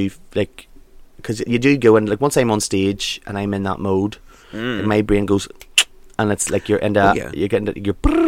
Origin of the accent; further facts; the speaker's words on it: Donaghcloney, Northern Ireland, United Kingdom; I am on a Lurgan Speed, I think so. But we lived in a wee tiny village called Donnacloney.